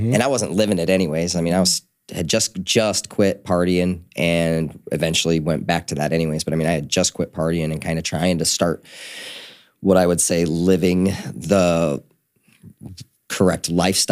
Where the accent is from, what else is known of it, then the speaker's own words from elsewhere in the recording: Dryden, New York, United States; I said Ithaca is where my dad's church was, but I grew up in Dryden, which is a really small town.